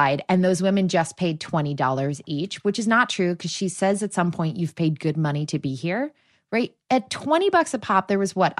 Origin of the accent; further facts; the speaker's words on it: Long Island, New York, United States; So I grew up on Long Island and I went to a fancy schmancy private school.